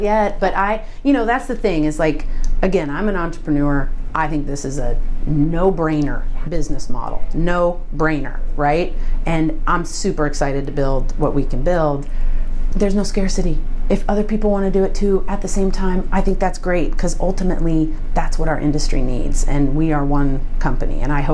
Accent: Midwest, United States; I grew up in the Midwest and you kind of saw them agriculturally.

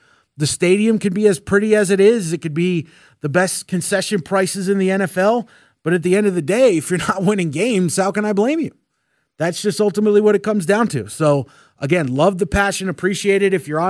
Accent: New York, United States; now in Atlanta, United States; I'm not from here. I'm from New York.

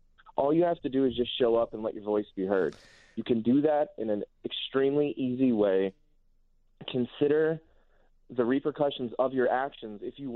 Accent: Chicago, Illinois, United States; now in Austin, United States; I grew up in Chicago, but I live in Austin now.

